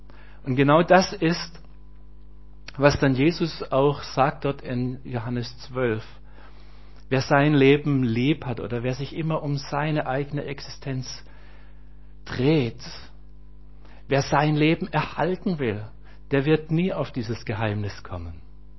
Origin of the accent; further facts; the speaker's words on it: Elmendingen, Baden-Württemberg, Germany; Ich bin in Elmendingen aufgewachsen, habe ich schon gesagt. Wir hatten zu Hause auch immer Landwirtschaft.